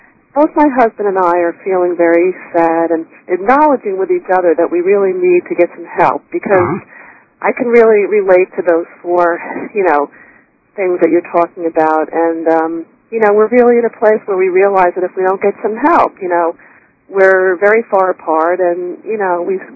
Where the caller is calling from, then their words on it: Westchester, New York, United States; I'm calling from Westchester.